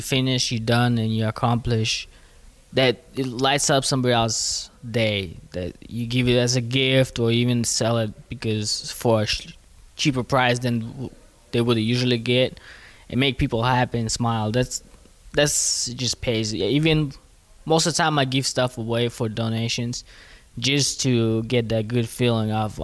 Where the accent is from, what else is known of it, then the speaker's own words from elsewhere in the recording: Uzbekistan; English is a second language; Well, my culture, I'm from Uzbekistan, so Uzbeks, they do have a beading.